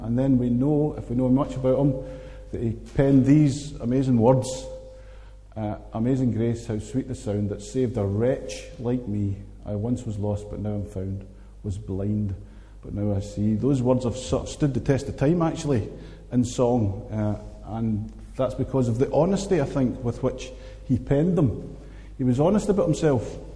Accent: Stewarton, Scotland, United Kingdom; I grew up in a little town. The middle picture is a picture of my hometown called Stourton in Ayrshire.

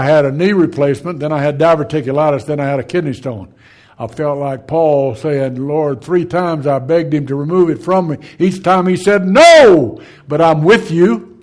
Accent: Louisiana, United States; Acadian, A-C-A-D-I-A-N, Acadian. I'm a Cajun.

